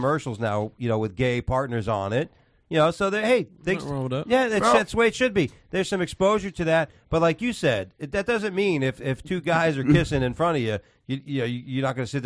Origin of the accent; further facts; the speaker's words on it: Miami Beach, Florida, United States; And I go, dude, I'm from South Beach.